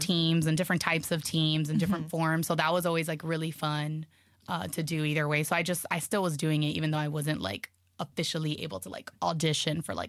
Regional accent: Miami, Florida, United States; first language Spanish; English is a second language; So my first language was Spanish. In Miami, like, if you don't know Spanish, it's like you'll go to a McDonald's and like you'll try to order

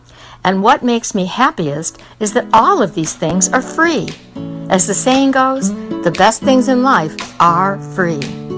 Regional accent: Detroit, Michigan, United States; now in Tampa, United States; I'm originally from the Detroit area, but have been happily ensconced in Tampa, Florida since 1989.

